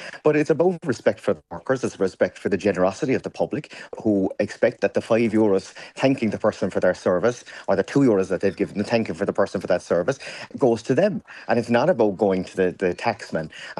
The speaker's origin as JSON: {"language": "English", "country": "Ireland", "said": "Because us as Irish people, we tip for people that go the extra mile."}